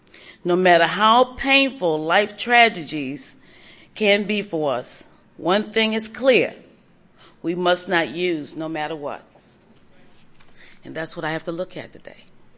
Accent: Washington, District of Columbia, United States; I'm from Washington, D.C., and I am an addict.

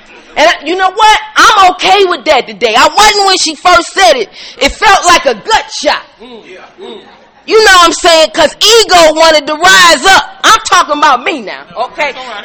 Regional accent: Midwest, United States; I usually come in September to see what's going on the East Coast. You know, I'm from the Midwest.

